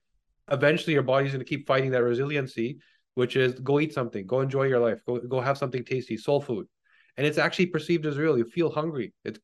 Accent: Canada; I'm Canadian, so I'm not quite sure.

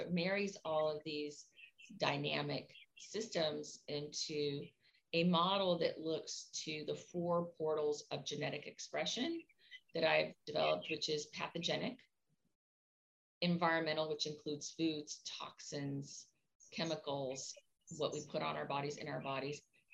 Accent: Cuba; moved away; I was born in Cuba. We left everything behind.

